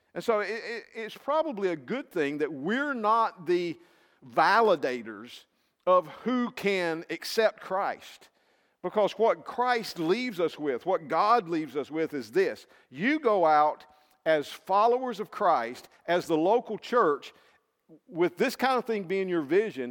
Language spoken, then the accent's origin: English; South Carolina, United States; Now, I come from South Carolina. That's in the southeast. That's in the southern states.